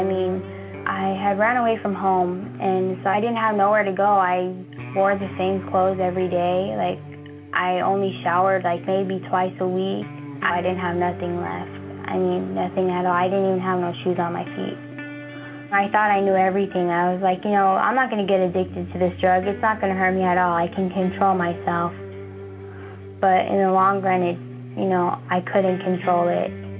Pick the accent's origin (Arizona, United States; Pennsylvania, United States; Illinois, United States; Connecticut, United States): Arizona, United States; Douglas; I am 15 years old. I am from Douglas, Arizona.